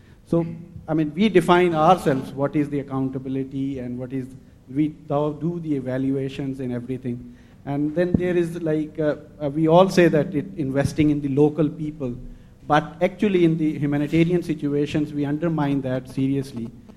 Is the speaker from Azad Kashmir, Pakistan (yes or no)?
yes; Azad Kashmir, Pakistan; from Pakistani administered Kashmir, and I was recently based in this earthquake responding there.